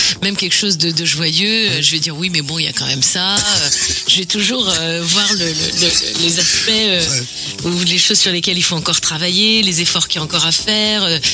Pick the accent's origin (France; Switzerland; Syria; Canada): France; Saint-Renan, Brittany; born there; also born or lived in Auvergne; Non, moi, je suis né à Saint-Renan, moi.